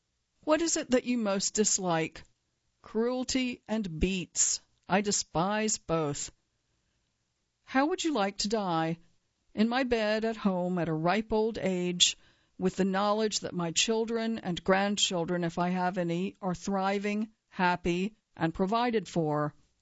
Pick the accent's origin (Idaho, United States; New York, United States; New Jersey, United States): New York, United States; As a New Yorker and a terrible cook, I order takeout much more than I should.